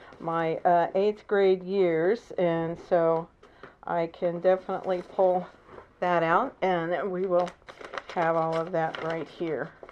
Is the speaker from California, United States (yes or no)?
no; Missouri, United States; now in Bates County, United States; right now I live in Bates County, but I grew up in Cass County.